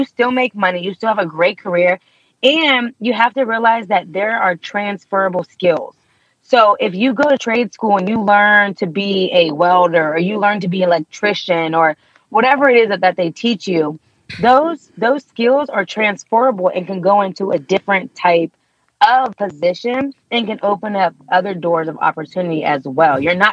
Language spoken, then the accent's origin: English; Youngstown, Ohio, United States; I'm from Youngstown.